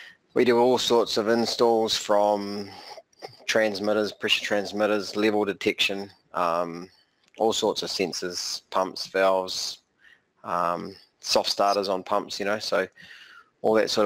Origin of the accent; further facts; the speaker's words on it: Whanganui, Manawatū-Whanganui, New Zealand; also born or lived in London; now in Hamilton, New Zealand; From Hamilton. Originally, I was brought up in Whanganui, just sort of south of Taranaki.